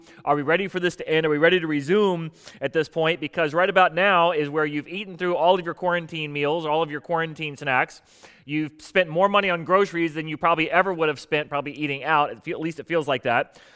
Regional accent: Florida, United States; now in Hampton Roads, United States; For me, when I grew up in South Florida, it took about 7 hours just to get out of the state.

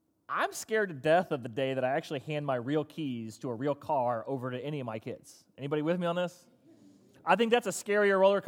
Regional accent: Florida, United States; I grew up in South Florida, and so going to Disney World was sort of probably like about how many of y'all go to Busch Gardens quite a bit.

